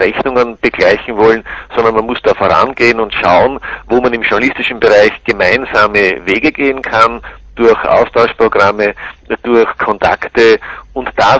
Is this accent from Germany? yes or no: no; Austria; ich sage das als Österreicher